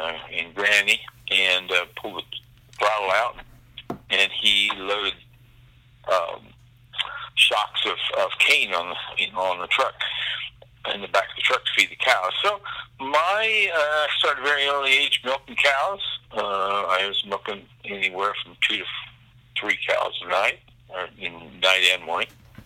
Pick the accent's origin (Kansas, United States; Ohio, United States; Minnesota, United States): Kansas, United States; I had two sisters, an older and younger one. I was on a farm